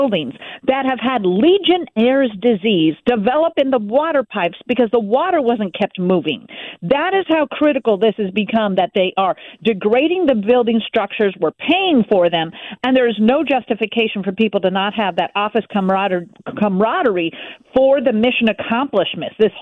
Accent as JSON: {"language": "English", "region": "California", "country": "United States", "said": "I mean, I'm a Californian"}